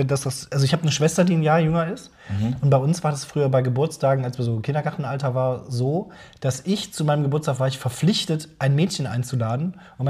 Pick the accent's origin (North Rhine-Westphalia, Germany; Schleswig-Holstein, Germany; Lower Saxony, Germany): North Rhine-Westphalia, Germany; Krefeld; Ich war so 12 oder 14 oder 37 oder weiß ich nicht mehr. Und habe ich rausgefunden, dass es so ein Dings bei uns in Krefeld gab.